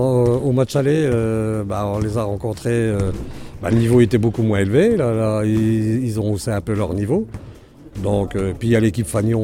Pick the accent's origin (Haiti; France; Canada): France; Chaumont, Grand Est; accent: North-East; Du Nord-Est. Je viens de Chaumont, donc c'était un peu différent.